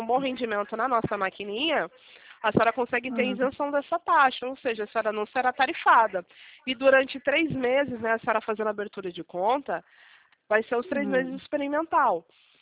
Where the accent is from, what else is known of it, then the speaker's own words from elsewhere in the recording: São Paulo, Brazil; sou de São Paulo